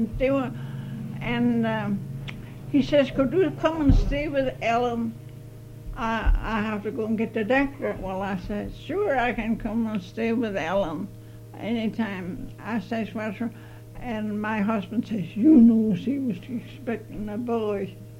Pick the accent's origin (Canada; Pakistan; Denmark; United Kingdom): Denmark; now in United States; I'm not ashamed of being Danish. I don't. But if they tell me I'm not American, that hurts my feeling because I'm a true American.